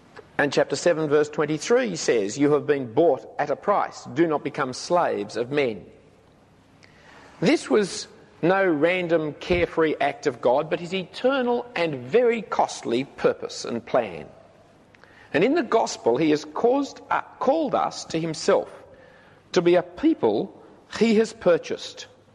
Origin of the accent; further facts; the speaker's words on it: Australia; I'm a printer's son. It is not accidental that I'm an Australian. It is not accidental that I grew up in the eastern suburbs.